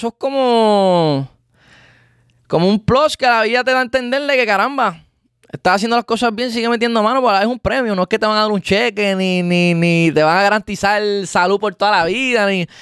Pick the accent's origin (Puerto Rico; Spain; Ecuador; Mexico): Puerto Rico; O poder llegar a mi tierra, a Puerto Rico